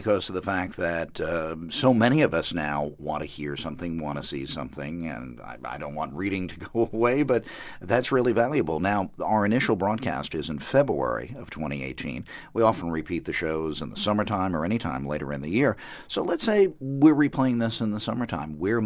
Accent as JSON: {"language": "English", "country": "United States", "said": "I was talking about in my introduction, as an American, I can read certain firsthand documents"}